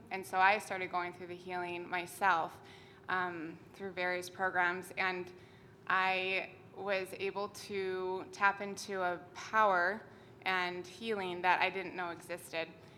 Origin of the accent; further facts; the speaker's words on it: Dallas, Texas, United States; I'm from Dallas, Texas.